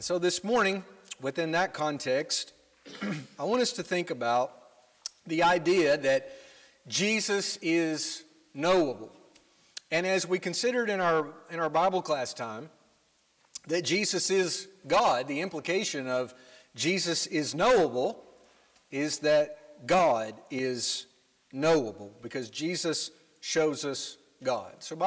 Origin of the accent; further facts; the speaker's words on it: Winfield, Alabama, United States; I am from Winfield, Alabama, which, you know, I think we got one famous person on our Wikipedia page.